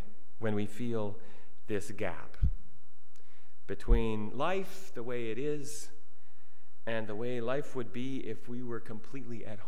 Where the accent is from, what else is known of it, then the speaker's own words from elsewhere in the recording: Canada; I am Canadian. Canada is home to me. I have always had a strong sense of rootedness in this country